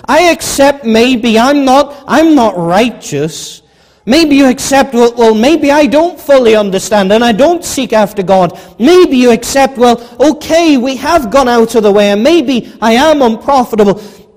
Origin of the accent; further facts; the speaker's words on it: England, United Kingdom; now in Ulster, United Kingdom; I come from England originally